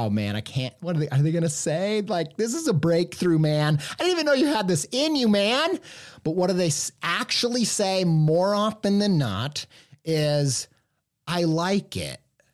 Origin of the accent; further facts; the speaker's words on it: Midwest, United States; Now, we talk a lot about Chuck E. Cheese on this podcast because I grew up in the Midwest.